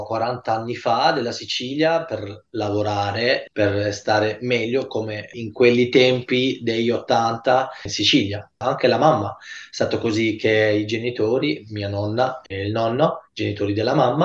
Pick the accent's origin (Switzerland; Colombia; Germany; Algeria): Germany; Con mamma e papà parlo pure italiano, con mia figlia parlo solo italiano, quindi ho detto sempre: sono tanto tanto contento che sono nato in Germania, perché mi ha dato tanto, ho fatto qua la scuola